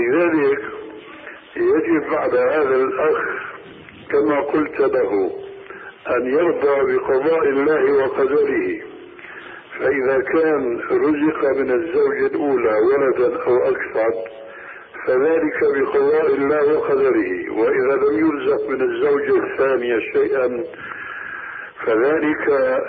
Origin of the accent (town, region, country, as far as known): Syria